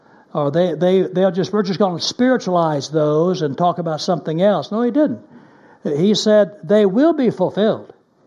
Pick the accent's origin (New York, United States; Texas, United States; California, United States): Texas, United States; now in Germany; Now, I grew up in Texas, and Texas has lots of poison snakes. I was glad when I came to Germany